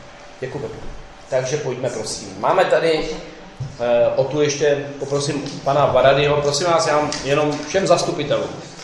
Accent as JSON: {"language": "Czech", "town": "Příbram", "region": "Central Bohemian Region", "country": "Czechia", "said": "Vzhledem k tomu, že pocházím z Příbrami, které je od kosmonos značně vzdálené, ocitla jsem se pro mě v cizím prostředí"}